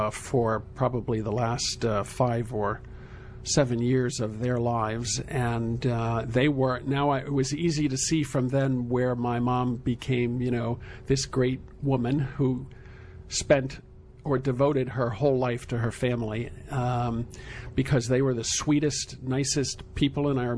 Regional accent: Manhattan, New York, United States; I think you learn a lot about yourself growing up

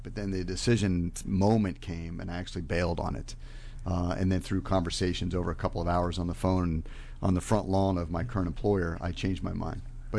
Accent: Fairfax, Virginia, United States; Fairfax, Virginia.

